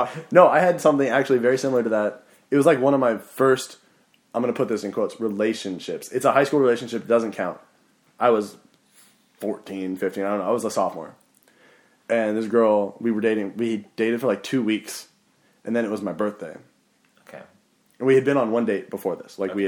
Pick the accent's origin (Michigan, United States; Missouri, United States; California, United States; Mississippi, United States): California, United States; Sacramento; Well, I'm from Sacramento. Yeah, it's not much better.